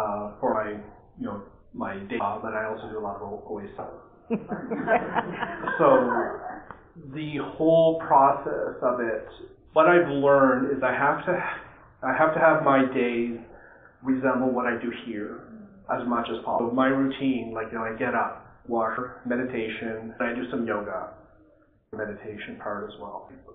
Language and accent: English; Ottawa, Ontario, Canada; I'm also from Ottawa.